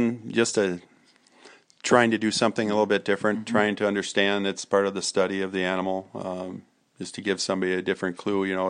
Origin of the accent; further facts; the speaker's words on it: Walker, Minnesota, United States; I grew up fishing. I grew up in Walker, Minnesota, on Leech Lake